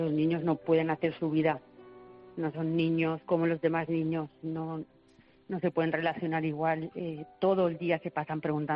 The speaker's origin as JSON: {"language": "Spanish", "town": "Museros", "region": "Valencian Community", "country": "Spain", "tie": "born or raised there", "said": "En mi pueblo, que es Museros, en Valencia"}